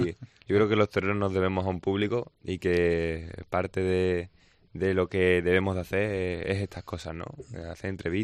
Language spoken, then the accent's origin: Spanish; Mairena del Aljarafe, Andalusia, Spain; yo soy de Mairena de las Jarafes, ¿no? Pero además vengo de una familia que es taurina desde que mi abuelo pues empezó con la tradición y que me he criado viendo toros